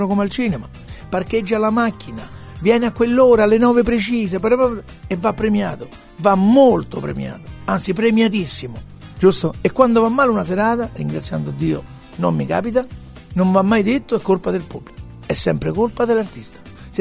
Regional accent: Rome, Lazio, Italy; No, romano, quello romano.

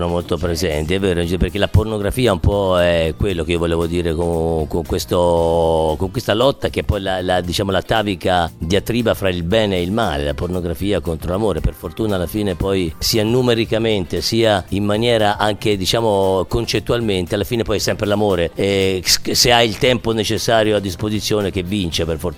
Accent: Ponticino, Tuscany, Italy; di tornare a Ponticino, nel mio paesino in Toscana

